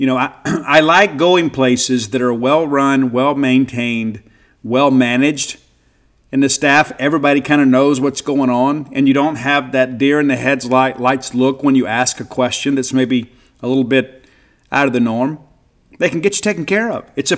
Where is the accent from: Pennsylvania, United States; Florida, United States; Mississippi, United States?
Mississippi, United States; I felt like I needed to get out of Mississippi, and I did leave Mississippi, and ultimately I came home